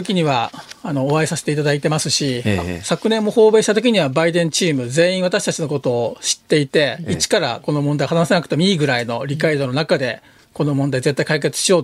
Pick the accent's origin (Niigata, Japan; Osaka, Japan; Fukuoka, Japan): Niigata, Japan; 毎年11月には地元の新潟